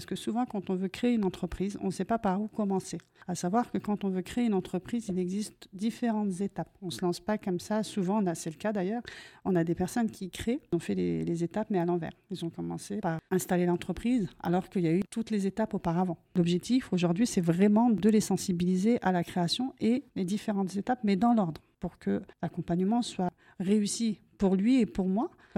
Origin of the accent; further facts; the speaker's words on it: Dreux, Centre-Val de Loire, France; Alors, je suis native de Dreux, hein, forcément. Donc, en tant que personne qui est née à Dreux, bon, on peut partir travailler sur Paris, mais on revient toujours à la source. Pour mon cas, c'est ce qui s'est passé. Donc, je suis revenue sur Dreux